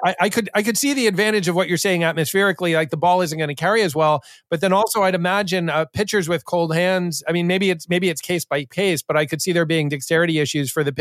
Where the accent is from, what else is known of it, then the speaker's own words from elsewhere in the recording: Northeast, United States; I grew up in the Northeast. You know, I never was a huge hitter.